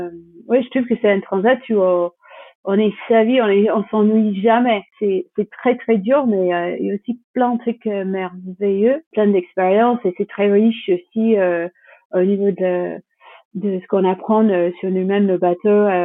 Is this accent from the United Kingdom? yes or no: yes; England, United Kingdom; Ça m'intéressait pas vraiment à cette époque-là quand j'étais jeune en Angleterre.